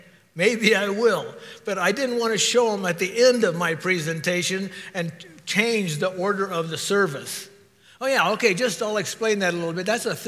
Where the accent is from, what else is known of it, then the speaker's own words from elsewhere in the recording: Idaho, United States; also born or lived in California; So my parents were born and bred in Idaho, and so I came back to Idaho after 6 months. But anyway, I still have that California birth certificate.